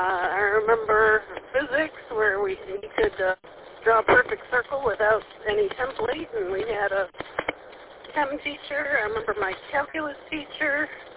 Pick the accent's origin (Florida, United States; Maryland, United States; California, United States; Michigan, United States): Michigan, United States; I'm from Southeast Michigan originally, so ended up back down there.